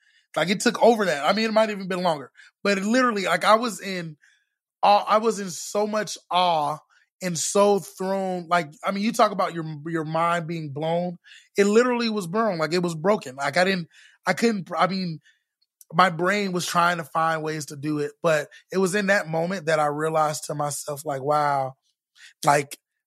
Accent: Florida, United States; now in Texas, United States; I grew up in Florida before Orlando had, like, started, like, really building up. There was a lot of forest around. Like, I live here in Texas now.

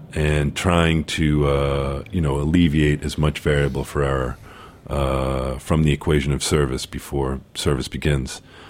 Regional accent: Cambridge, Massachusetts, United States; So I'm from Cambridge, so the Boston area obviously is very dear to me.

